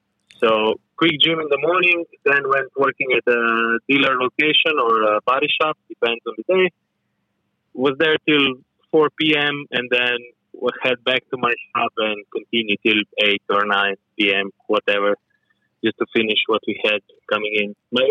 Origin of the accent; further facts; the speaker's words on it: Slovenia; So I'm from Slovenia, Europe.